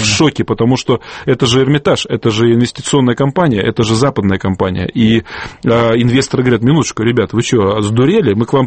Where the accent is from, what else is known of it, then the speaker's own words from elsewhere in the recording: Altai Krai, Russia; Я сам с Алтая, поэтому знаю немножко.